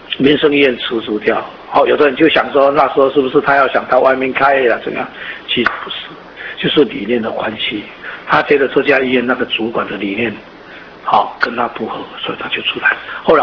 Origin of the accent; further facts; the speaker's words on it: Taiwan; 我讲我们带我们台湾来讲，我们不是不会讲国语，我们都会讲国语啊，可是呢，我们还是很刻意用那个母语来讲